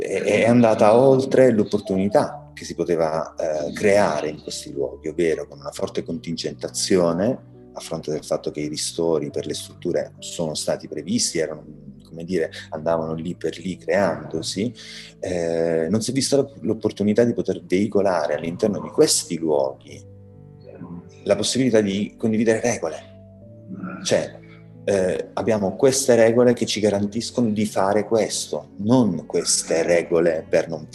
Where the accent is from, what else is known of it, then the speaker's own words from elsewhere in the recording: Switzerland; io sono nato in Svizzera